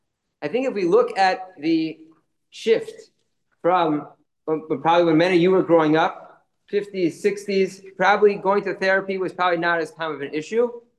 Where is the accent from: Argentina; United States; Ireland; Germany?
United States; Midwest; the people that I looked up to when I was a young NCSYer growing up in the Midwest.